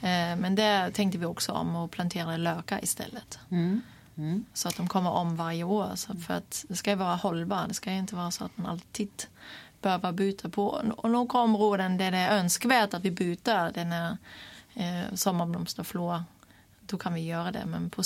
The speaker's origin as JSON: {"language": "Swedish", "region": "Hamburg", "country": "Germany", "tie": "born or raised there", "second_language": "Swedish", "moved": "as an adult", "lives_now": "Sweden", "said": "Som ni kan höra, jag är född i Tyskland och vuxen där. Jag är 36 år, född i Hamburg och utbildade mig först på en skogsbruksgymnasium. Och sen vidare gick jag civilingenjörslinjen Trigård i Tyskland. Och sen flyttade jag hit 2006"}